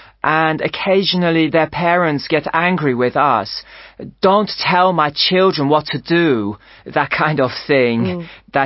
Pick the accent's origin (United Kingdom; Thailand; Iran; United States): Thailand; English is a second language; I'm from Thailand.